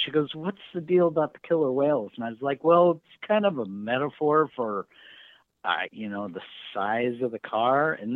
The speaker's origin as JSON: {"language": "English", "town": "Leesburg", "region": "Virginia", "country": "United States", "said": "Being that I'm from Leesburg, I had to pick a local boy."}